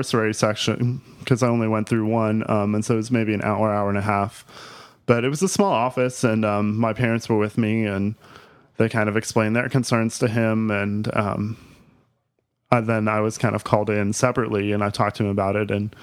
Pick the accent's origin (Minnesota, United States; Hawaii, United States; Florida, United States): Florida, United States; Well, I grew up in South Florida. My parents moved there from New York before I was born, and so I was born and raised down there.